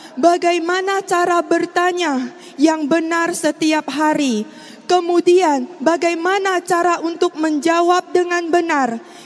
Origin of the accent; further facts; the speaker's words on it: Riau, Indonesia; Saya berasal dari Indonesia Riau.